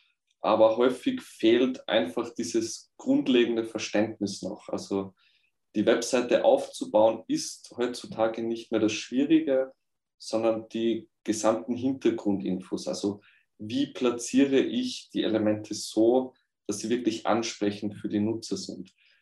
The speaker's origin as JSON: {"language": "German", "country": "Austria", "said": "Ich komme aus Österreich und bin selbstständig als Webentwickler tätig."}